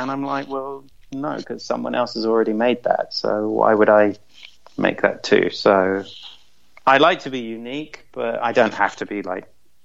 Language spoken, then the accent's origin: English; Netherlands; now in United States; and I was from Holland where you can buy it, I thought, well, I'm just going to bring it over.